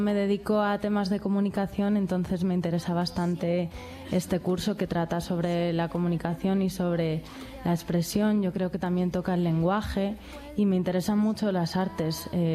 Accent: Madrid, Community of Madrid, Spain; Yo soy de Madrid.

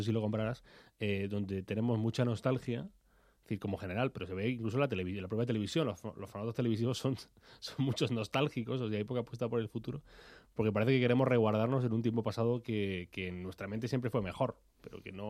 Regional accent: Granada, Andalusia, Spain; now in Madrid, Spain; con colegas de Granada, de mi ciudad natal

